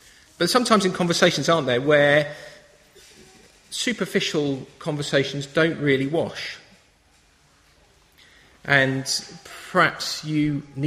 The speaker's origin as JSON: {"language": "English", "region": "England", "country": "United Kingdom", "said": "And I guess, particularly being British, English, most of us probably, there's something quite comforting about that, isn't there?"}